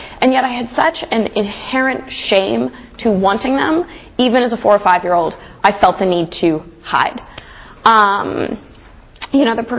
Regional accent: Ohio, United States; I grew up in Ohio where there's a lot less lights than here, so there's a lot more stars.

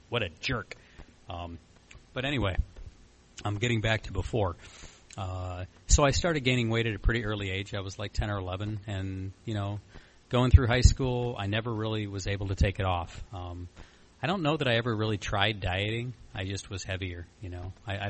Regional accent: Flint, Michigan, United States; I'm from Flint, Michigan.

